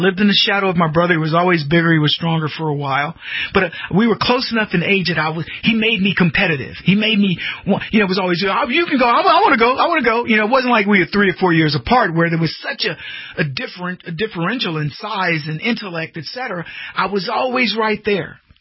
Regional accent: Brady, Texas, United States; And I drove the car in the little city where we grew up in Brady.

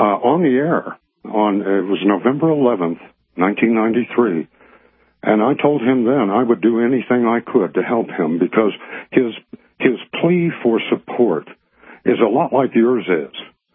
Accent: Colorado, United States; growing up in Colorado, you know, I'm a dairy farm boy. I got, you know, the Southern Baptist religion, the Constitution, and Bill of Rights, along with my morning pancakes in the morning before I went to school.

